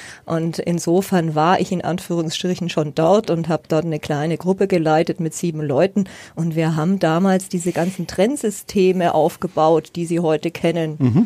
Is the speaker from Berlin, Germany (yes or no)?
no; Nuremberg, Bavaria, Germany; Ich bin gebürtige Nürnbergerin und habe 44 Jahre in Nürnberg gelebt.